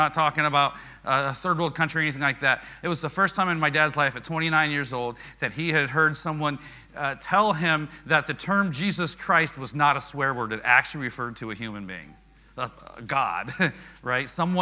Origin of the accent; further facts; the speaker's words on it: Oregon, United States; I grew up in Oregon. She grew up in Florida.